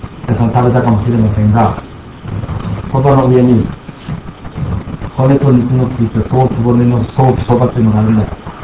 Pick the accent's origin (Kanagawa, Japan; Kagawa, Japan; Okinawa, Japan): Okinawa, Japan; 自分が沖縄出身であることを隠し隠して